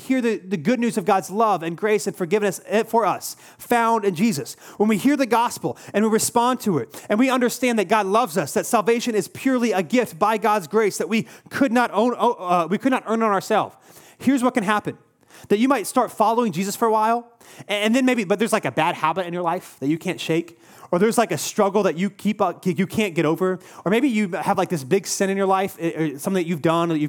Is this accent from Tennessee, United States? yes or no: no; Cary, North Carolina, United States; I grew up in the Cary area. It's a little over 2 hours away. And I remember it's where my grandparents live.